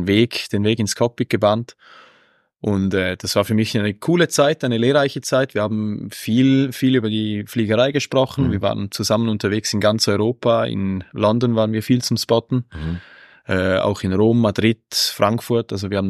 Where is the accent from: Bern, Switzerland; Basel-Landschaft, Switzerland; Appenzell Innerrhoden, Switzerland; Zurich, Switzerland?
Appenzell Innerrhoden, Switzerland; Haslen; Ja, aufgewachsen bin ich in Haslen, in Appenzell.